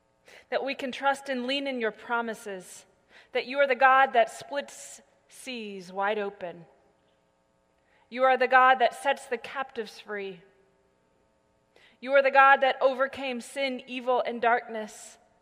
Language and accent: English; Midwest, United States; You see, growing up in the Midwest, tornadoes were a great fear of mine.